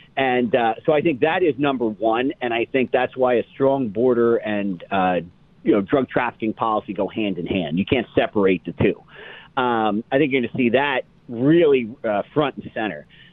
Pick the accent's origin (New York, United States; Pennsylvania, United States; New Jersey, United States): New Jersey, United States; So for about 10 years, I was a gang and organized crime lawyer in New Jersey, my home state